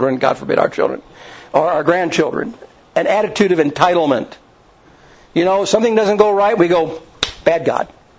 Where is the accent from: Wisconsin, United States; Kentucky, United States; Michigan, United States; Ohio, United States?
Kentucky, United States; also born or lived in Indiana; I grew up in Kentucky, southern Indiana.